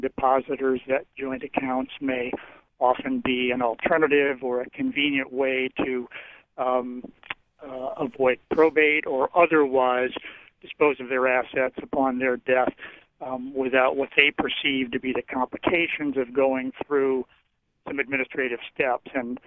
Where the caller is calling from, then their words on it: Lincolnville, Maine, United States; I'm calling from Lincolnville, and I'll try to be very brief.